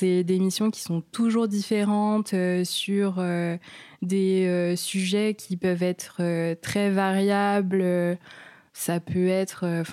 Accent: Saint-Germain-en-Laye, Île-de-France, France; Alors, j'ai 28 ans, ouais. Je viens de Saint-Germain-en-Laye, ouais. Petite banlieue chic de Paris.

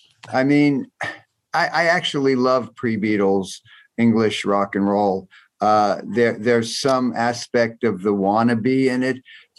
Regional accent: New Jersey, United States; previous the bands in my hometown in New Jersey were kind of instrumental

